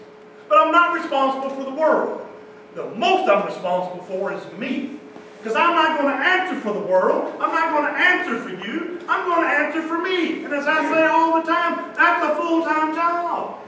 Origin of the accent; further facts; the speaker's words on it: Kentucky, United States; Anytime Monica and I travel, and people know we're from Kentucky.